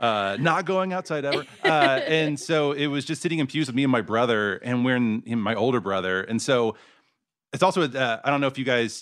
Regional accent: Mesquite, Texas, United States; I grew up in a suburb called Mesquite.

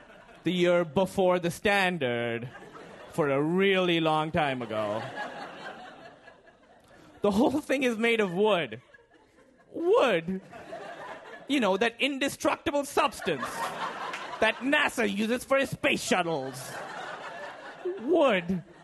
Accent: Pakistan; And I'm from Pakistan.

